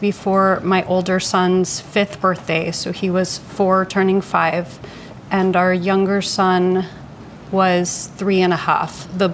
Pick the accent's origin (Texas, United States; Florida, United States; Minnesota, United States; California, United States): Florida, United States; Coral Springs; I'm from Coral Springs, Florida.